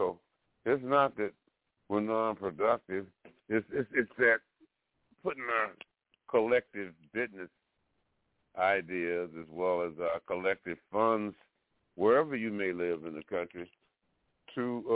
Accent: Alabama, United States; I was born in Alabama, and when I go down there now, I never saw any Indians when I was coming up as a kid down there

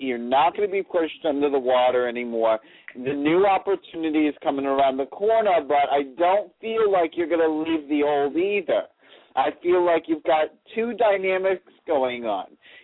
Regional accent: Pompano Beach, Florida, United States; now in Georgia, United States; Yeah, well, I'm in Georgia now, but I'm a native Floridian.

